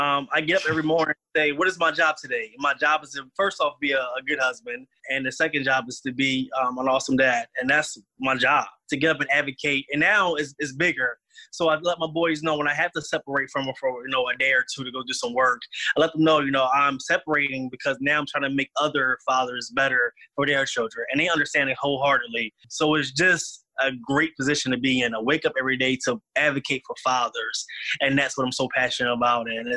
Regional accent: Philadelphia, Pennsylvania, United States; He's from my hometown. He's from Philadelphia, and I think that's another thing we resonate with. So we're both from Philadelphia.

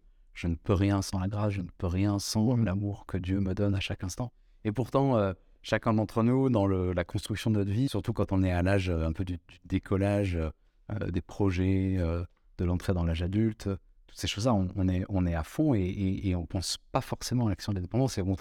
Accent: France; on est beaucoup de Français à se plaindre

